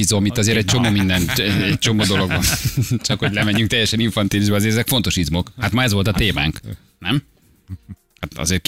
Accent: Hungary; Magyarok vagyunk, nem hiszünk az olasz pizzába.

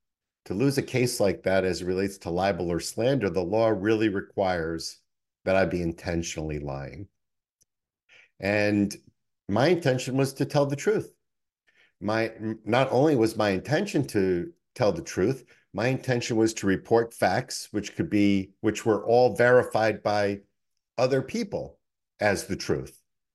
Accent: New York City, New York, United States; I'm from the Bronx and I am a real straight talker.

